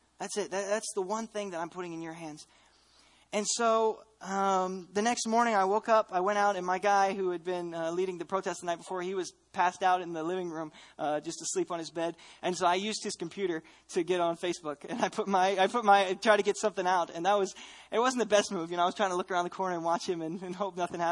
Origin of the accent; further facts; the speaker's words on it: Armenia; I started, you know, I'm an Armenian.